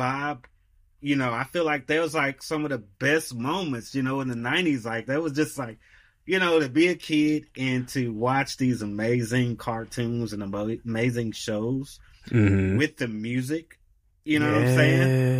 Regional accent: North Carolina, United States; also born or lived in Arkansas; So I'm originally from Arkansas, born in Arkansas, you know what I'm saying? But moved to North Carolina when I was about 10 or 11, you know?

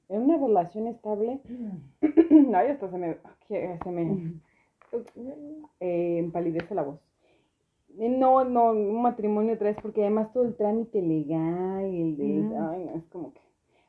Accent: Guanajuato, Mexico; now in Morelia, Mexico; Yo soy de Guanajuato, pues ustedes no lo sabían, ustedes sí lo sabían.

